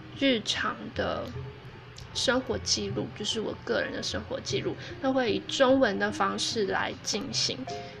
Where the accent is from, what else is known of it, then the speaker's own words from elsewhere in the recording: Taiwan; 我来自台湾，台湾位于东亚，那在中国的旁边，日本的南边。